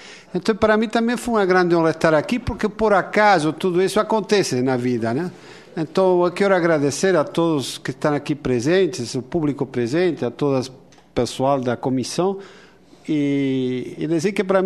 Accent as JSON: {"language": "Portuguese", "country": "Argentina", "lives_now": "Brasília, Brazil", "said": "Todos que somos argentinos sabemos"}